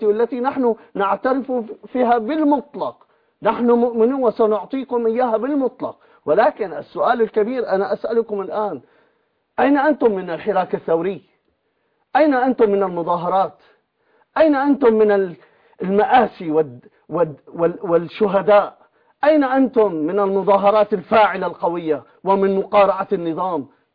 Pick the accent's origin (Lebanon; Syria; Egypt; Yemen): Syria; كما تساقطت أوراق الخريف في بلدي سوريا الحبيبة،